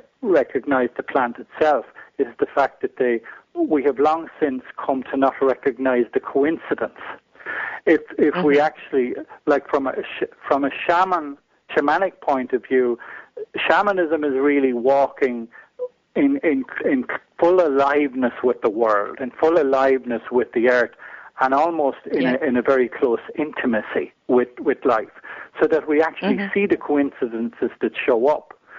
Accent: Ireland; So in Ireland, I happen to be, you know, I'm native Irish from that sense. So, and I'm very connected. I grew up on a farm here, so I've been very connected with the land.

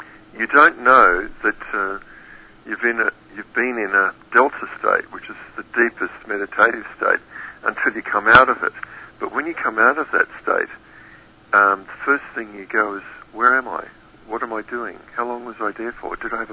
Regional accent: Sydney, New South Wales, Australia; I'm from Sydney, Australia, originally.

